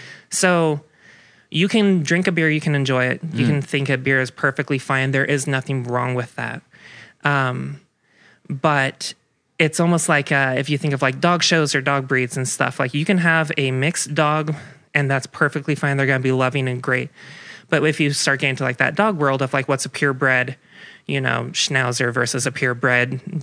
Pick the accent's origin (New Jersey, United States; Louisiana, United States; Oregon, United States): Oregon, United States; Portland; So I grew up in Portland, Oregon, or just south of it. And so I spent pretty much all of my early life all in Oregon.